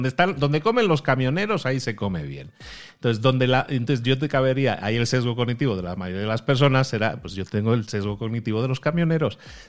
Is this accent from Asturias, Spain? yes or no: no; Galicia, Spain; born there; also born or lived in Barcelona; Porque yo he vivido en Barcelona muchos años, pero soy originario de Galicia. Yo nací en Galicia.